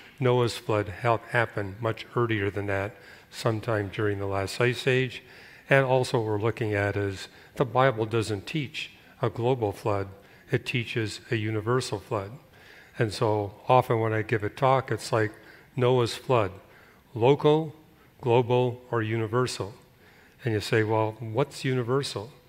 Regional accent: Canada; Now, I was growing up in Canada when plate tectonics as a science didn't even exist.

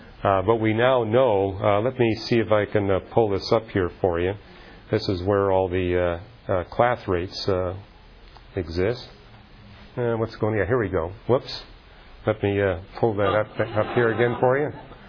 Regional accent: Canada; I grew up in Canada. We're still seeing the end of the last ice age in Canada

